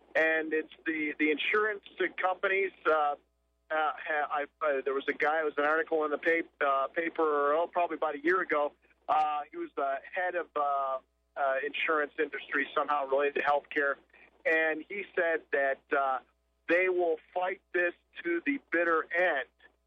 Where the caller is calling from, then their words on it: Dade City, Florida, United States; Oh, okay. Dade City.